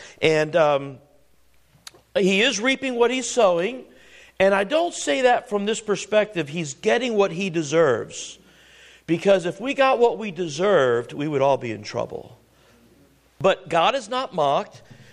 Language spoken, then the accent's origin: English; North Miami Beach, Florida, United States; Listen, I grew up in North Miami Beach, Florida.